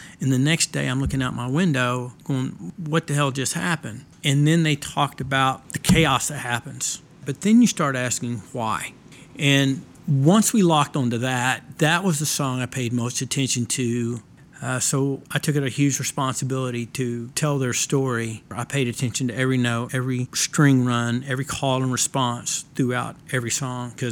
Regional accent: Holdenville, Oklahoma, United States; I mean, I'm a hillbilly from Hughes County, Holdenville, Oklahoma, so if I can do it, the more talented people can do it for sure.

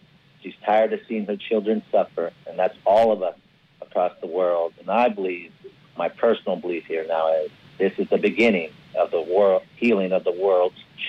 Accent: Hoopa, California, United States; I come from the Natinawe people, Hoopa, California.

